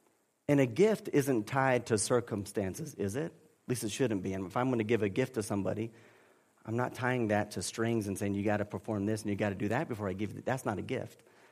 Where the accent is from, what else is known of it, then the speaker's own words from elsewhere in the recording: Texas, United States; Look, I am proud of being a Texan. You know, man, I love Texan, but you know what comes before me being a Texan?